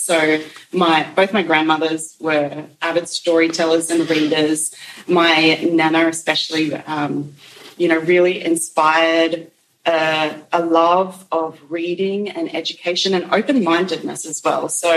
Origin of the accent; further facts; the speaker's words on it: Oakey, Queensland, Australia; I grew up in Oakey, a little country town in Queensland, which is actually Garunga in Malaluka. I grew up just on a little piece of land, actually, in country, in Oakey